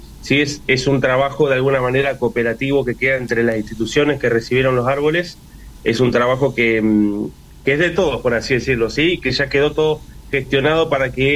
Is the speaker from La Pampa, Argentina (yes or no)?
yes; La Pampa, Argentina; soy de La Pampa, soy profesor en Ciencias de la Educación.